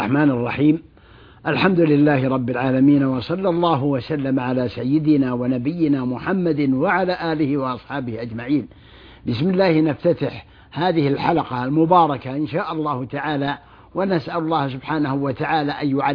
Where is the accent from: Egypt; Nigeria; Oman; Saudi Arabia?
Saudi Arabia